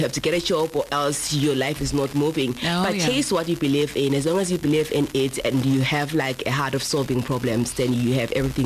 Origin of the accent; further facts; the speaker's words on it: Mpumalanga, South Africa; So it feels so good to know that people now, they are familiarizing themselves with us as winners, as people from Mpumalanga.